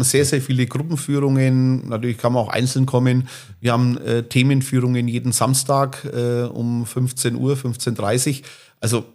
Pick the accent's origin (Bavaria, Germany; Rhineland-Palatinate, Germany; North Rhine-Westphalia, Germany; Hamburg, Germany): Bavaria, Germany; Dinkelsbühl; du hast es erwähnt, ich bin 53 Jahre alt und in Dinkelsbühl geboren. Und Dinkelsbühl ist meine Heimatstadt, wie es nicht besser sein kann.